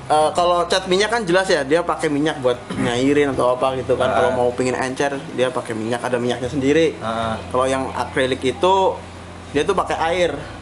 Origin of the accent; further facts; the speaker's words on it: Java, Indonesia; moved away; Ya walaupun aku merantau jauh dari Pulau Jawa, tetap aku bawa gitu loh.